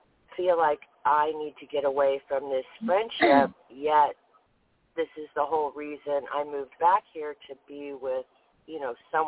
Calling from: Georgia, United States; Good morning. … calling from Georgia.

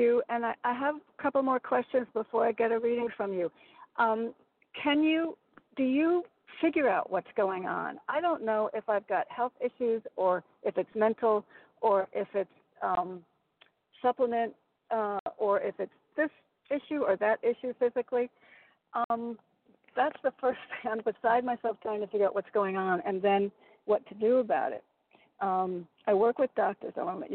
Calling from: Connecticut, United States; in Connecticut.

